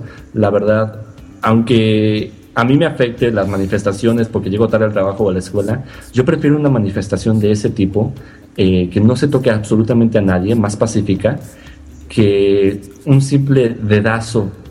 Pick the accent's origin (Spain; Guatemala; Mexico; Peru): Mexico; creo que como mexicanos, yo soy también muy de la idea de que la historia se debe aprender